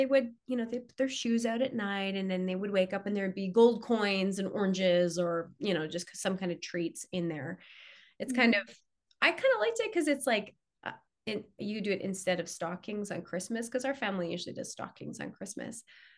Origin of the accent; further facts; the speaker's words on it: Canada; I'm not American, I'm Canadian.